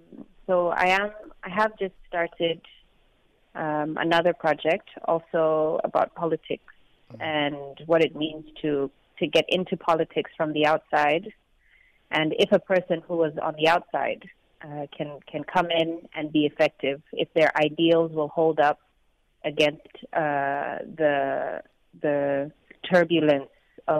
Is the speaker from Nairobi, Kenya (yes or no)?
yes; Nairobi, Kenya; also born or lived in South Sudan; And I'm from South Sudan. I grew up in Kenya, in Nairobi.